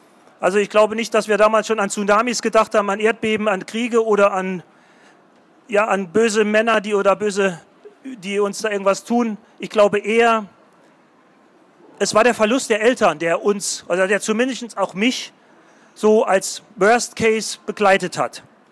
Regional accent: Saarland, Germany; das steht draußen hier hin und wieder mal beschrieben. Ich bin Saarländer

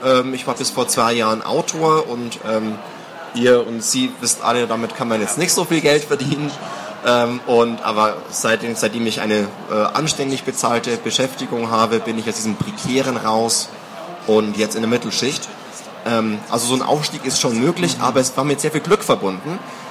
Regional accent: Bavaria, Germany; Also früher war ich in der Unterschicht, das kann man auch so sagen. Also wenn ich komme aus Bayern

